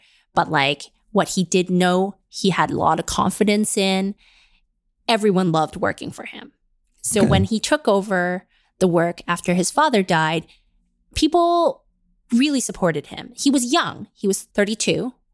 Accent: Canada; this might be obvious to all the Americans, but like certainly wasn't obvious to me as a Canadian

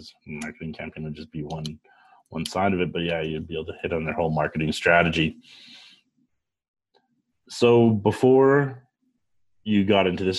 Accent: Edmonton, Alberta, Canada; now in Calgary, Canada; I'm from the bad one, from Edmonton. But you know what? I have the most of my life I've been in Calgary.

